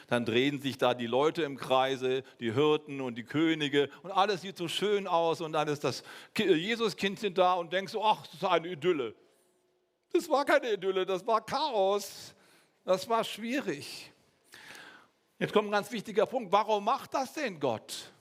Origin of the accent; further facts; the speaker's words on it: Bonn, North Rhine-Westphalia, Germany; ich komme ja aus Bonn, also gleich um die Ecke rum, ne? Nicht so weit weg von hier. Und da bin ich geboren, da bin ich aufgewachsen